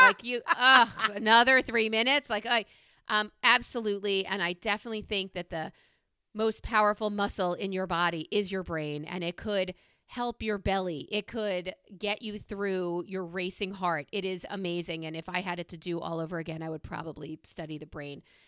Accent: New York, United States; the reason I feel the way I do is because I grew up in New York sports.

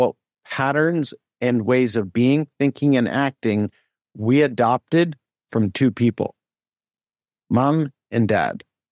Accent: Oakville, Ontario, Canada; we grew up in Oakville, just outside of Toronto

